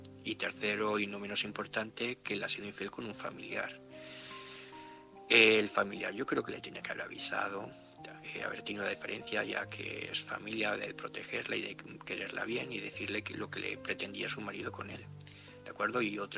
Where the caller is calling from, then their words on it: Gandia, Valencian Community, Spain; de Gandía.